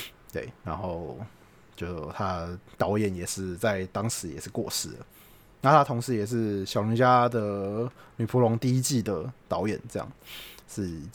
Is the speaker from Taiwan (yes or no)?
yes; Taiwan; 那身为台湾人，当然会觉得这样看不惯这样的行为。